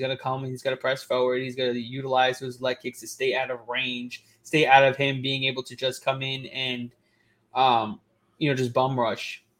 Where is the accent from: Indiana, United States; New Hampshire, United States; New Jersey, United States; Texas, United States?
New Jersey, United States; Been a huge fan of his, especially because I'm from New Jersey.